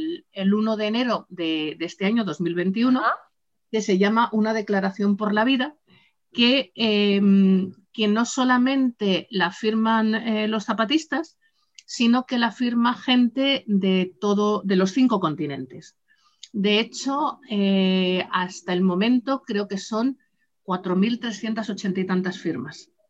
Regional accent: Madrid, Community of Madrid, Spain; Yo soy de Madrid y en Madrid tenemos un aprendiz de río

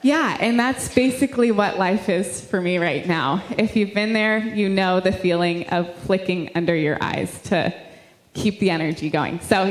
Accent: California, United States; I'm from Southern California. I have spent time on the East Coast and have gladly returned.

